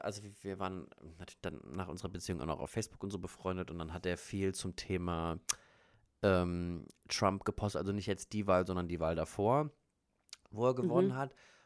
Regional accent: Germany; wir sind Italiener, die halt in Deutschland quasi groß geworden sind und so.

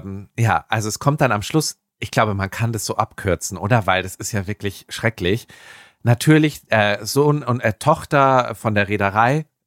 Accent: Bremerhaven, Bremen, Germany; ich bin auch Deutscher, aus Bremerhaven, yo.

